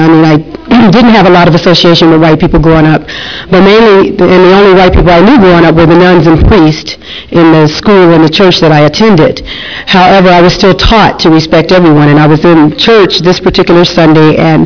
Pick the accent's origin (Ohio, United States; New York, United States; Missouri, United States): Ohio, United States; Cincinnati; also born or lived in Alabama; I was born in Alabama and raised in Cincinnati, Ohio, during the racial strife of the 60s, and I was born, I grew up in an all-Black Catholic community